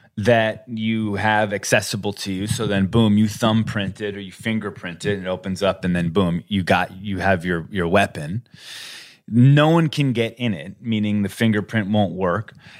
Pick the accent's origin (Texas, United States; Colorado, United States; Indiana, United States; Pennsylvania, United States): Colorado, United States; I mean, I grew up in Colorado. I grew up with a stepdad who would hunt, and I learned to hunt at a very early age